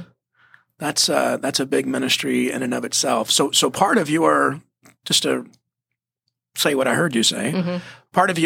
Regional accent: the South, United States; These older guys would be like, because I'm from the South, you know, are you called to the ministry?

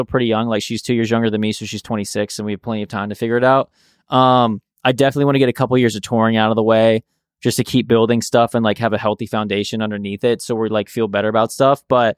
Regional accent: Virginia, United States; moved away as an adult; now in Los Angeles, United States; Virginia. Okay. Yeah, outside of DC.

